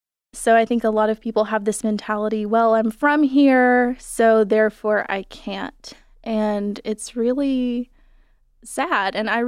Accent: Maynardville, Tennessee, United States; So I was raised in Maynardville, Tennessee, which is about maybe 30 miles north of Knoxville. The school I went to was very small.

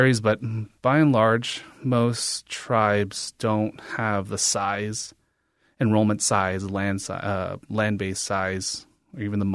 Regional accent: United States; I'm Native American myself. I'm a member of the Navajo Nation.

